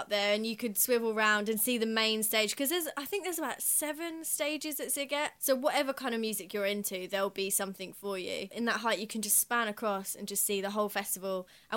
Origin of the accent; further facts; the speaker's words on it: England, United Kingdom; I don't know whether that's us being English and impatient